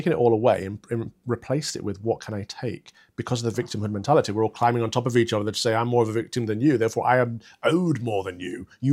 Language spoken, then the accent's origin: English; East Midlands, United Kingdom; I'm from the Midlands, from Sherwood Forest.